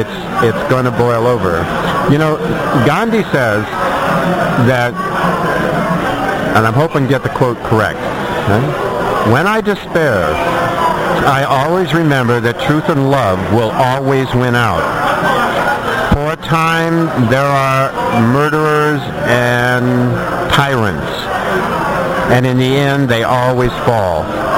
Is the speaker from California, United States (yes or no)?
yes; California, United States; moved away; I knew ahead of time that the chances of me ever being able to move back to my home state and to own a home were very, very slim.